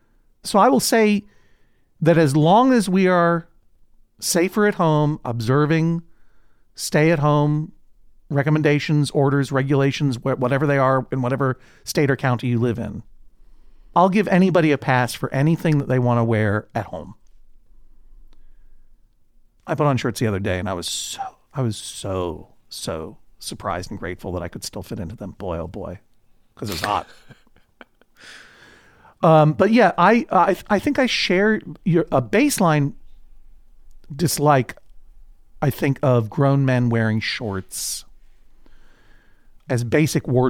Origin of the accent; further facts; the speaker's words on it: New England, United States; in my historic growing up in New England.